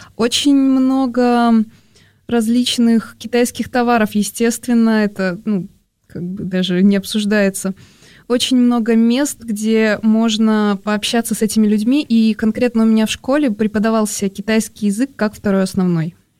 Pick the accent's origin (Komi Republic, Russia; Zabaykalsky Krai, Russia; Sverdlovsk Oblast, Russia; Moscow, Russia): Zabaykalsky Krai, Russia; Ну не совсем Москва, я из Забайкальского края, а это на границе как раз Монголии и Китая.